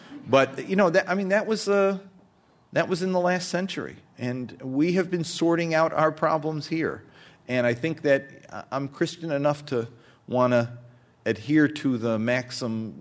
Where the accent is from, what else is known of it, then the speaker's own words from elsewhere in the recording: United States; was so disgraceful and so anti-Muslim that it was embarrassing to me as an American.